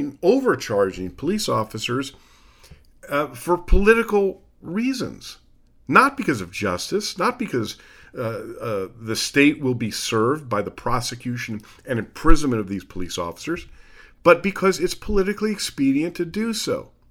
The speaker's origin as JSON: {"language": "English", "region": "New Jersey", "country": "United States", "tie": "born or raised there", "said": "the state of New Jersey, my home state, has passed a law."}